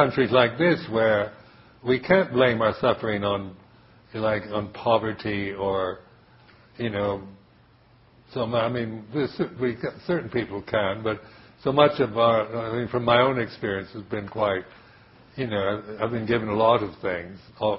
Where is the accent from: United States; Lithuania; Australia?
United States; being American also, when I first went to live in the Thai monastery, American men walk in a very aggressive way.